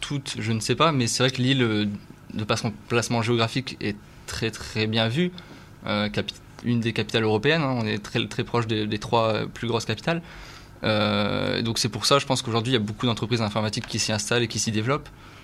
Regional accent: Hauts-de-France, France; Alors moi, je suis du Pas-de-Calais, mais ça reste la région.

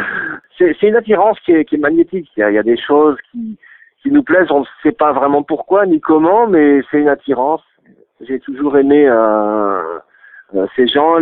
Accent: Lille, Hauts-de-France, France; born there; also born or lived in Belgium / Strasbourg / England; Je suis né à Lille aussi, oui, tout à fait.

